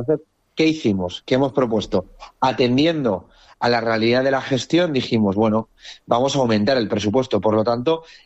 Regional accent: Jávea, Valencian Community, Spain; Insisto, yo soy de Jave y lo conozco muy bien.

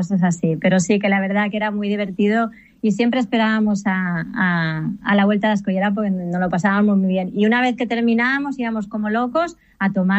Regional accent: Alicante, Valencian Community, Spain; now in Marbella, Spain; Ahora no vivo en Alicante, lamentablemente, echo mucho de menos mi tierra.

